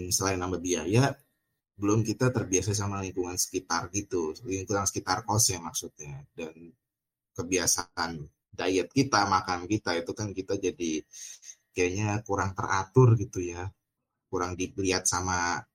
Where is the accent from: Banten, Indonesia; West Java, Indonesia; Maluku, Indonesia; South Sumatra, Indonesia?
Banten, Indonesia; Tangerang; Tapi gue juga orang Tangerang gitu teman-teman yang dengerin episode kali ini. Gue orang Tangerang